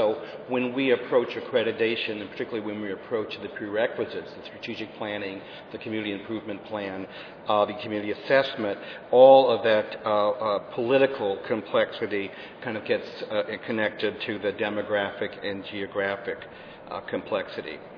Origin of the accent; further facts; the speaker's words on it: California, United States; even though we're all from California.